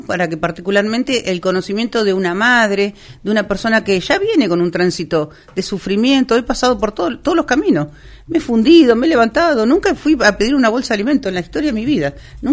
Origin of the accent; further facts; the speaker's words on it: Campo de Mayo, Buenos Aires Province, Argentina; born there; Yo nací en Campo de Mayo, conozco lo de la historia